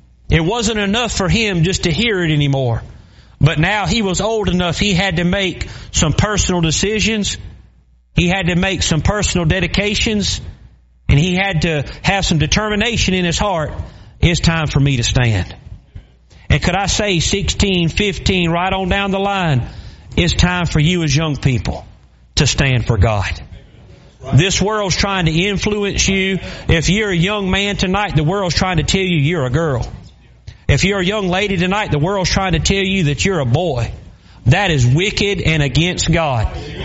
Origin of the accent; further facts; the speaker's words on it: the South, United States; 15, 16 years old, I grew up in the South.